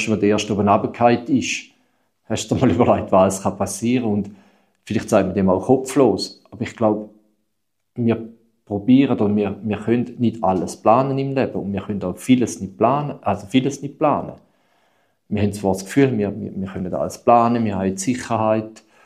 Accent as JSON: {"language": "German", "country": "Switzerland", "said": "Bei uns in der Schweiz"}